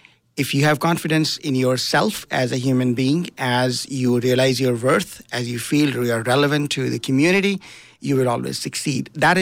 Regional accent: India; I grew up in India in a very poor household. My mom and dad were refugees from Pakistan.

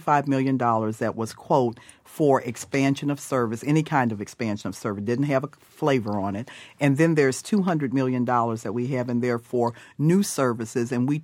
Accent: Cleveland, Ohio, United States; But I grew up in Cleveland, Ohio, and I did three buses to go to school.

